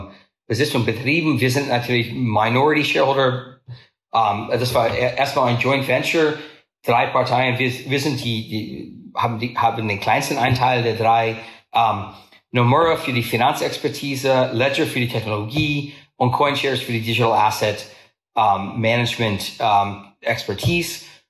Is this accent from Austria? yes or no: no; United States; German is a second language; Wie man hört, bin ich Amerikaner, der mir lange Jahre Mühe gegeben hat, Deutsch zu lernen.